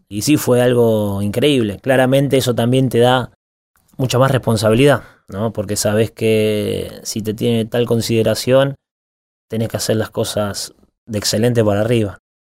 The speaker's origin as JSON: {"language": "Spanish", "country": "Argentina", "lives_now": "England", "said": "No, en ningún momento hubo eso por ser argentino"}